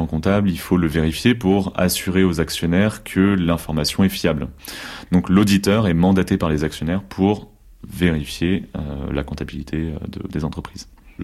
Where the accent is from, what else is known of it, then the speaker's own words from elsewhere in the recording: Rennes, Brittany, France; j'ai 30 ans, j'ai grandi à Rennes. Mon père est pédicure-podologue et ma mère infirmière. Classe moyenne, normale, de ville, de province.